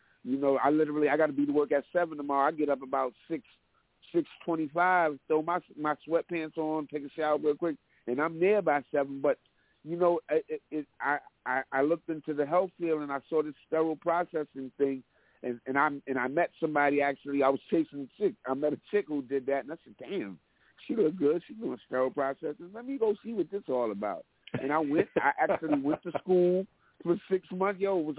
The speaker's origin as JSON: {"language": "English", "region": "New York", "country": "United States", "lives_now": "Raleigh, United States", "said": "You know, I'm always be in New York. I'm New Yorker through and through."}